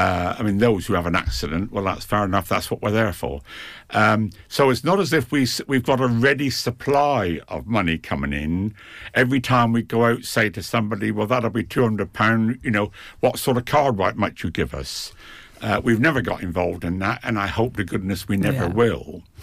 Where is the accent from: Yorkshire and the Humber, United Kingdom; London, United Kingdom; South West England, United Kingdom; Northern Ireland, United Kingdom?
South West England, United Kingdom; Liskeard; the RNLI were actually looking to form a branch of the service in what was then my hometown at Liskard in East Cornwall.